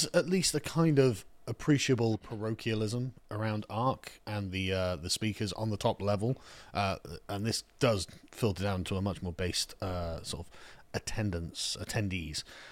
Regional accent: England, United Kingdom; I'm an Englishman, obviously

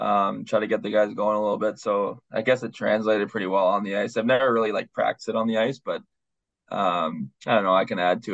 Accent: Toronto, Ontario, Canada; I'm from Toronto, so … listen to him 24/7.

